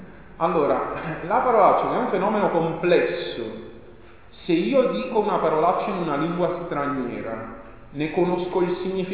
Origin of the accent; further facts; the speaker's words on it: Naples, Campania, Italy; se un bambino dice una volgarità in napoletano, io la sento perché sono napoletano.